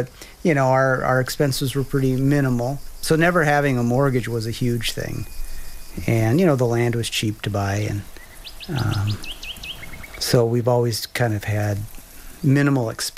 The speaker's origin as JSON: {"language": "English", "region": "Minnesota", "country": "United States", "tie": "born or raised there", "said": "Whereas here, you know, I grew up in Minnesota, all my family was here."}